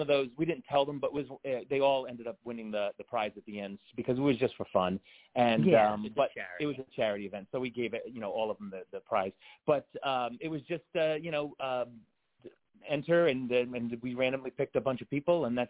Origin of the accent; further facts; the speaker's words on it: Rhode Island, United States; Rhode Island.